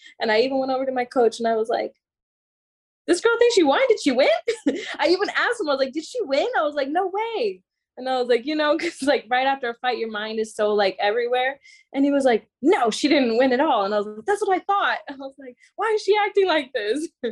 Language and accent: English; Florida, United States; And I'm from Florida. So anytime there's body of water nearby, it's very peaceful for me.